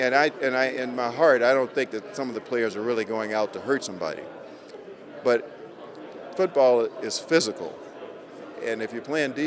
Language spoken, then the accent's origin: English; Houston, Texas, United States; And, of course, I'm from the Houston, Texas area.